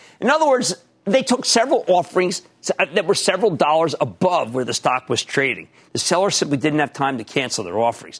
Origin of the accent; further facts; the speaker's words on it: New Jersey, United States; Let's go to Jack in my home state of New Jersey.